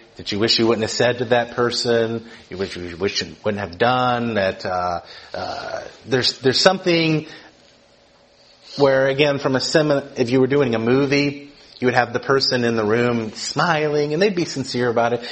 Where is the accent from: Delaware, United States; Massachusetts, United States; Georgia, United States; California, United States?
Georgia, United States; accent: Southern; I don't sound Southern here because after going to school in St. Louis and studying in England and France and so forth and living in Kentucky and being ridiculed everywhere I went for my Southern accent, I don't have a Southern accent.